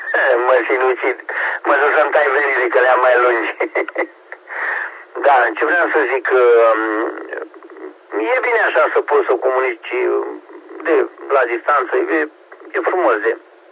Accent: Pitești, Argeș, Romania; de la Pitești, dacă ajută cu ceva

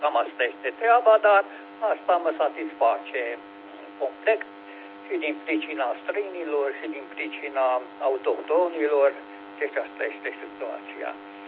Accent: Târgu Secuiesc, Covasna County, Romania; now in Moinești, Romania; Păi eu sunt din Târgu Secuiesc, Covasna, dar mutat la Moinește

